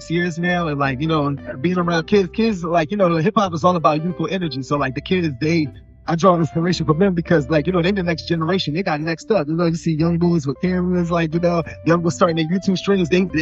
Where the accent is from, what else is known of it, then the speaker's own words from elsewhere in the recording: Philadelphia, Pennsylvania, United States; I'm from Southwest Philly, originally from the projects, just a Philadelphian that's representing Southwest.